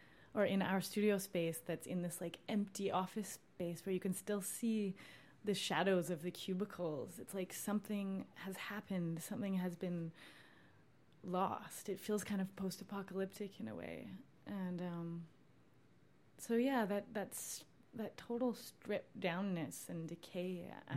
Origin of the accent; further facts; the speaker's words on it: Canada; I'm Canadian.